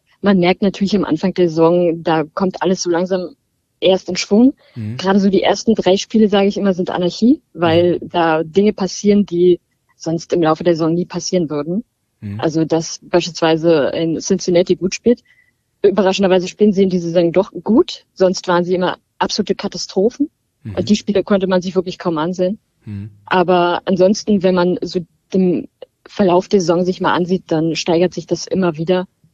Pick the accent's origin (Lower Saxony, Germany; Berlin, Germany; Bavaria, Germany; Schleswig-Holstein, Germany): Berlin, Germany; Ich bin aus Berlin und da hat man ja bekannterweise zwei Fußballclubs, die so groß sind.